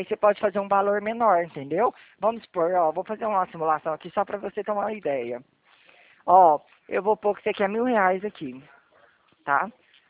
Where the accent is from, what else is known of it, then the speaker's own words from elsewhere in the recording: Ribeirão Preto, São Paulo, Brazil; Eu sou de Ribeirão